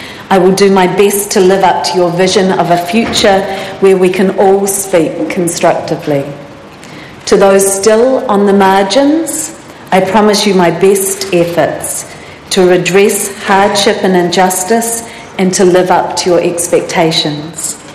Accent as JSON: {"language": "English", "town": "Invercargill", "region": "Southland", "country": "New Zealand", "tie": "born or raised there", "said": "I grew up in Invercargill."}